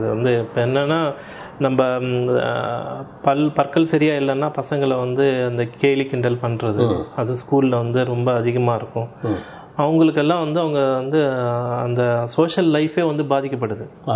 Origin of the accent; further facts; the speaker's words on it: Sattanathapuram, Tamil Nadu, India; moved away as an adult; now in Norway; இங்கே நார்வேல 2018 அஞ்சு வருஷமாக வேலை செஞ்சுட்டு இருக்கேன். என் சொந்த ஊர் சீர்காழி பக்கத்தில் ஒரு சின்ன குக்கிராமம் சட்டநாதபுரம்னு சொல்லி. இங்கே யூரோப்புக்கு ஒரு 10 வருஷத்துக்கு முன்னாடி இங்கே வந்துட்டேன்